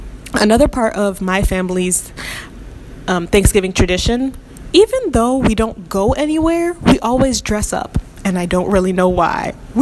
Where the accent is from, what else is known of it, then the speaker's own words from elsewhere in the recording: United States; My parents come from Haiti, and as a result, growing up in America has been a mix of many things.